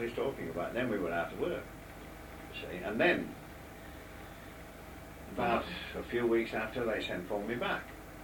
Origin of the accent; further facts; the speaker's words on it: Shotton, Wales, United Kingdom; born there; moved away; I was born in Wales, in Shotton.